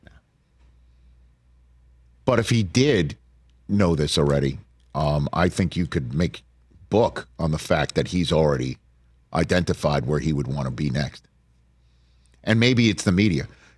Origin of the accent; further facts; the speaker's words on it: Northeast, United States; And I told him the reason why I got it is because I'm from the Northeast.